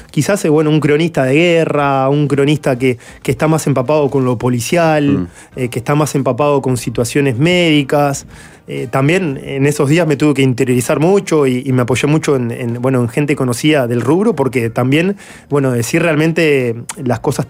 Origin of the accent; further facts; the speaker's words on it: La Paz, Canelones, Uruguay; yo soy de La Paz